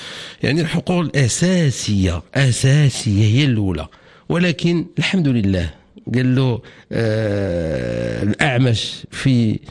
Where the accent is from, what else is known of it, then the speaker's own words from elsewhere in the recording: Morocco; تقول لهم انا من المغرب، تكون معتز وفخور بالمغرب على المستوى الدولي